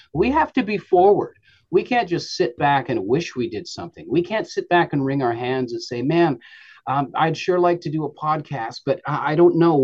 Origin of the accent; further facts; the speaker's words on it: British Columbia, Canada; I grew up in the Okanagan, and we followed the fruit as it went through the summertime.